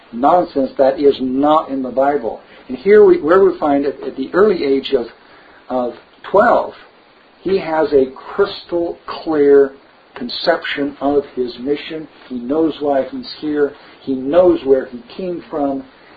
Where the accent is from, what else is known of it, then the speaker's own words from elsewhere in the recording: Turlock, California, United States; born there; The earliest memory I ever have of anything was I was born in Turlock, California.